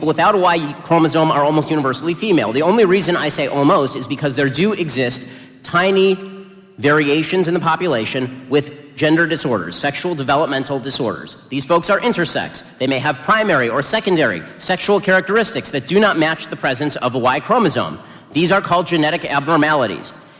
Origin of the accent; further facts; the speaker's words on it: United States; This is why in the United States, which I'm an American, so I get to say it, I believe is a superior country to your own.